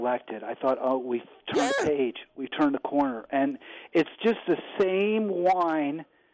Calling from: Kensington, Maryland, United States; Kensington, Maryland, just outside. I said this last time, but in Kensington.

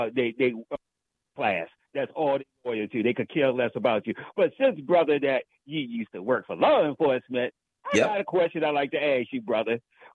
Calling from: Washington, District of Columbia, United States; from D.C., brother

